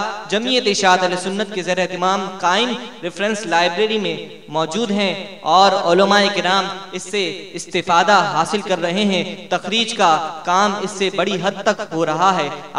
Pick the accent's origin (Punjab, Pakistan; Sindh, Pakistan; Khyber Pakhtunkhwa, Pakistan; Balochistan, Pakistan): Sindh, Pakistan; Karachi; کہ حضرت خانے وال سے تشریف لائے ہیں اور ہم کراچی والے ہیں